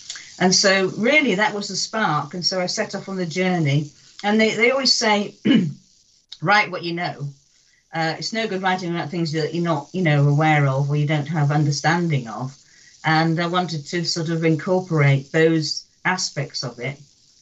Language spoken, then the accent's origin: English; Harrogate, Yorkshire and the Humber, United Kingdom; also born or lived in Sheffield; Well, as you said, I live in Yorkshire, so I am a Yorkshire lass, and I was born in Sheffield, where I've come back to. And my family was pretty good. I'm one of five siblings, and we grew up in Harrogate.